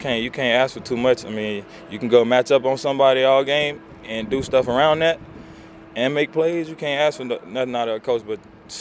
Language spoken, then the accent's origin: English; Pensacola, Florida, United States; I mean, I'm from Pensacola, so we by the water.